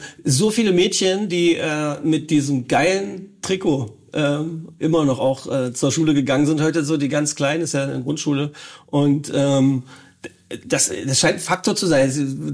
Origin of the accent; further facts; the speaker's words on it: North Rhine-Westphalia, Germany; Ich komme aus dem Ruhrgebiet, das ist nicht meine Sprache.